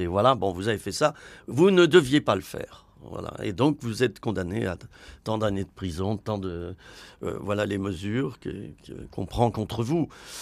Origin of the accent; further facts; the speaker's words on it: France; mais on est des Français, bon, voilà.